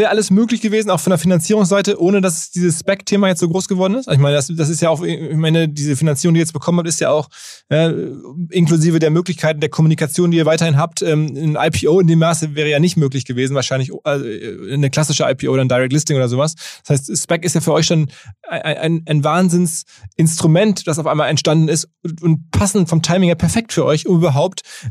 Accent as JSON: {"language": "German", "region": "Hamburg", "country": "Germany", "said": "ich kenne da die Strecke ganz gut als Hamburger."}